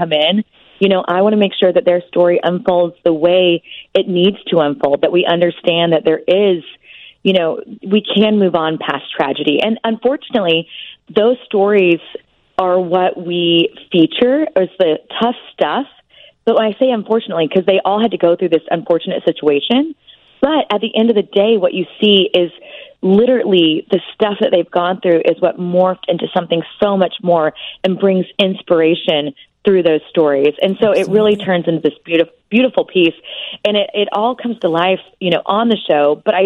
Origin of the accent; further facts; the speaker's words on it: Oklahoma, United States; growing up in Oklahoma and being a small town gal most of my life until I moved to New York and then here